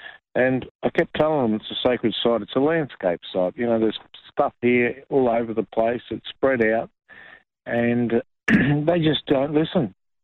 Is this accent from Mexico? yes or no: no; Queensland, Australia; from the Carby mob from Sunshine Coast or Gympie area.